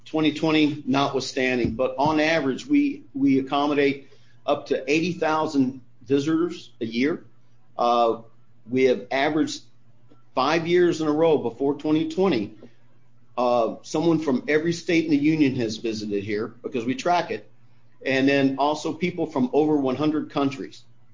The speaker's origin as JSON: {"language": "English", "town": "Savannah", "region": "Georgia", "country": "United States", "lives_now": "Buffalo, United States", "said": "I'm not originally from Buffalo. I'm a Savannah boy."}